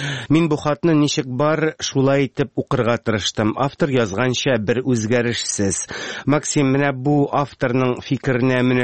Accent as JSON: {"language": "Tatar", "region": "Siberia", "country": "Russia", "tie": "born or raised there", "said": "Алай булса да мин Себердә туып үстем, үземне Себер татары дип санайым. Без булган, буларбыз һәм яшәйбез Себер татары булып."}